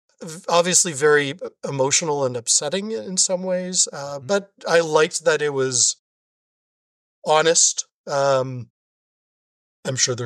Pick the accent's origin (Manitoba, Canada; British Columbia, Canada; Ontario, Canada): Ontario, Canada; Toronto; being Canadian and being living in Toronto